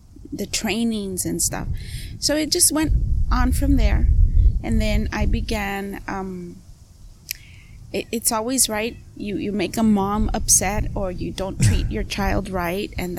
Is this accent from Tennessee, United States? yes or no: no; Heber, California, United States; Well, I was born and raised in Heber.